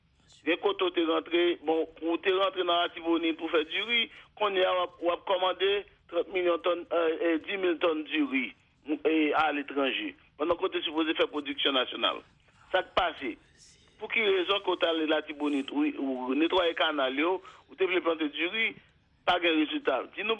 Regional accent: Haiti; Mais moi-même ça m'a retenu et en tant qu'haïtien

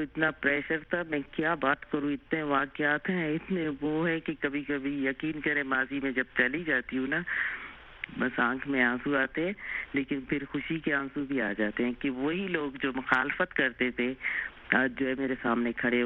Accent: Sibi, Balochistan, Pakistan; میں سبھی سے بلانگ کرتی ہوں. بلوچستان کا ایک شہر ہے اور میری پیدائش وہیں کی ہے.

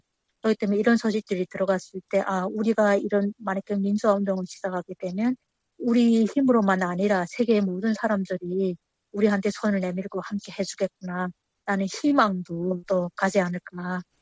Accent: North Korea; now in South Korea

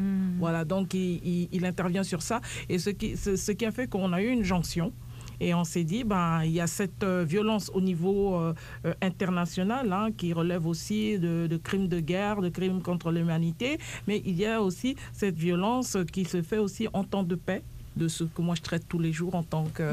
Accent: France; là où on habite, hein, parce que je viens de France

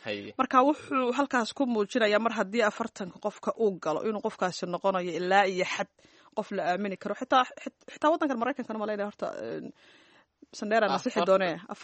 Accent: Mogadishu, Banaadir, Somalia; Aniga waxaan soo joogay Ismaaciil oo aan ku soo koray laba xaafadood dhexdood. Holowdaagii Wardhigley. Oo Wardhigley baan u badiyay.

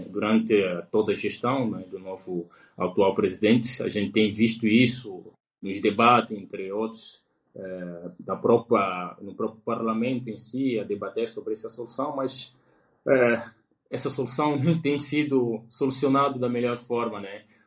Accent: Angola; como angolano só em si, de que forma que eu poderia contribuir

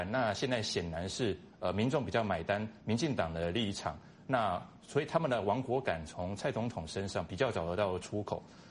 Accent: Taiwan

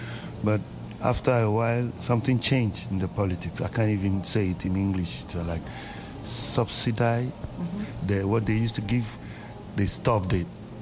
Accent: Ghana; now in Berlin, Germany; I'm from Ghana, and I'm a musician, songwriter, producer, drummer, percussionist.

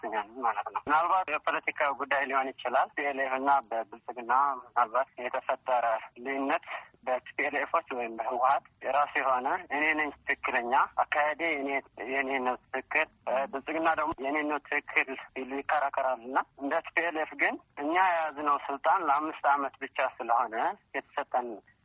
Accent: Tigray, Ethiopia; እኛ የትግራይ ህዝቦች እንደ ትግራይ ማለት ነው እንደ አንድ የትግራይ ልጅ ተወላጅ

